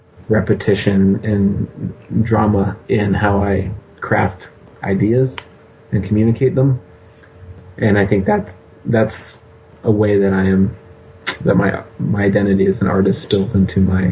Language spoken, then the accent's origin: English; Oaxaca, Mexico; moved away as an adult; also born or lived in Mexico City; I was born in Mexico City, and I lived in Oaxaca, Mexico until I was 18.